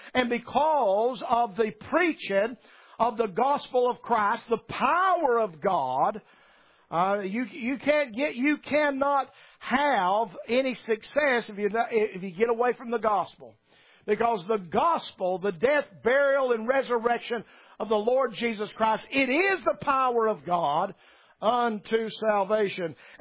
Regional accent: the South, United States; A lot of people recognize my accent, that I'm not from around here. Because I'm from the South and I'm a Baptist, they associate me with the Southern Baptists. I am Southern and I am Baptist

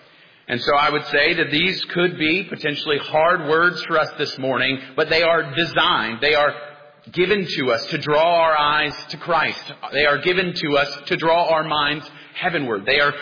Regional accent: Honduras; also born or lived in Knoxville, United States; I grew up in Honduras, but I also am from Knoxville.

